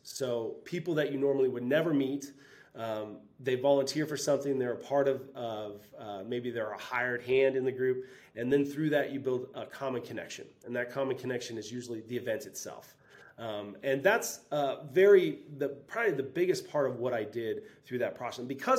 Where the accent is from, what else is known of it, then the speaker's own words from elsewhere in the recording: Midwest, United States; So I come from, I was a third generation pastor growing up in the Midwest.